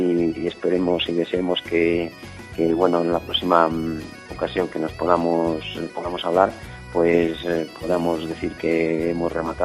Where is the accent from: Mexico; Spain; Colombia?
Spain; Astudillo, Castile and León; Soy de Astudillo, vivo en Astudillo y resido en Astudillo